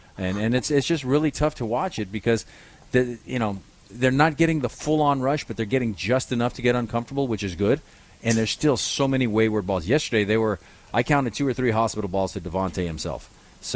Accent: Barstow, California, United States; Yeah, born and raised in Barstow.

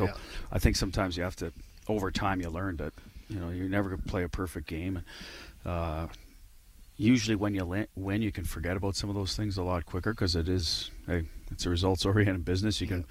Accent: Canada; And being a Canadian, I didn't learn much about that in school in Canada.

